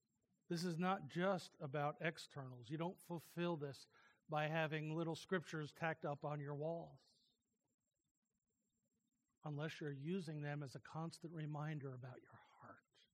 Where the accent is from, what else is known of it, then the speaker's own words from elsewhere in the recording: New Jersey, United States; Now, I grew up in New Jersey. 40% of the New Jersey population a long, long time ago was Jewish.